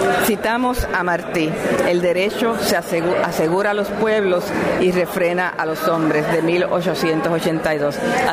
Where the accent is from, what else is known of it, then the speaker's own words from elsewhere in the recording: Puerto Rico; Yo soy puertorriqueña